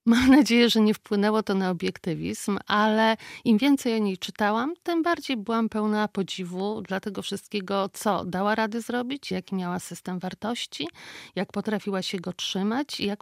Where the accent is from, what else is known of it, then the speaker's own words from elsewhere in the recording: Łapy, Podlaskie Voivodeship, Poland; jako mieszkaniec Łap, z których z kolei ja pochodzę, z którym jestem związana